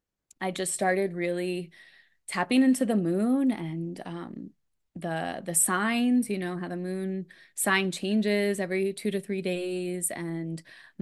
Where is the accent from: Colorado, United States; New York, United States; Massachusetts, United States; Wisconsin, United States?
New York, United States; New York City; Growing up in New York City, I hated the cold.